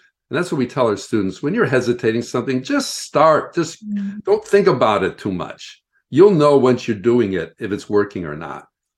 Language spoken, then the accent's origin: English; Midwest, United States; also born or lived in Denver / Canada; now in Los Angeles, United States; I grew up in the Midwest, basically. I was born in Denver and spent some time in Canada, but mainly grew up in the Midwest.